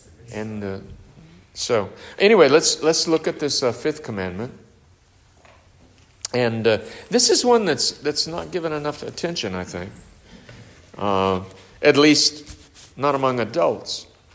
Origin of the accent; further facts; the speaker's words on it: the South, United States; Of course, I grew up in the South, so that's different culture.